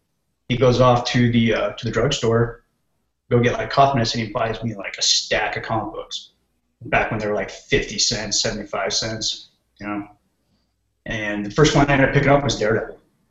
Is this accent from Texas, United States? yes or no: no; San Diego, California, United States; I grew up in San Diego, California.